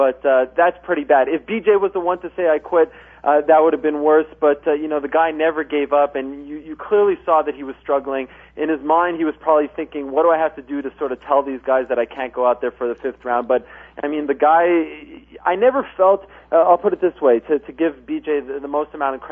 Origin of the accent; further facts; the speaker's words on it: Montreal, Quebec, Canada; despite the fact that I am from Montreal